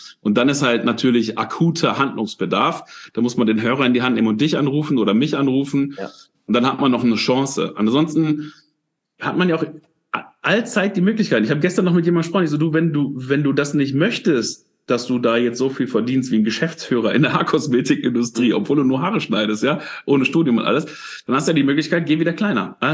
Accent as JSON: {"language": "German", "town": "Dinslaken", "region": "North Rhine-Westphalia", "country": "Germany", "tie": "born or raised there", "also_born_or_lived": "Mülheim an der Ruhr", "said": "Ja, also bin da auch geboren, ich bin aufgewachsen in Dienstlaken, das ist so am Rand vom Ruhrgebiet."}